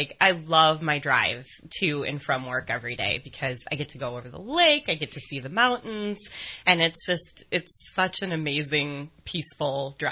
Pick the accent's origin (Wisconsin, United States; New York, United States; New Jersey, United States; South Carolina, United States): Wisconsin, United States; Milwaukee; also born or lived in Chicago; now in Redding, United States; I'm from Milwaukee. Pretty much born and raised, had lived there a long time. I'm a city girl for sure. I worked in Chicago for a long time, but I'm here. I'm here in Redding.